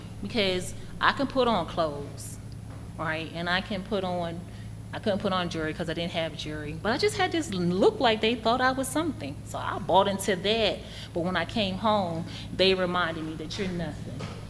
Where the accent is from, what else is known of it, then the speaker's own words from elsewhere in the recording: Wilmington, Delaware, United States; I came from Wilmington, Delaware. My mom and my dad were not married.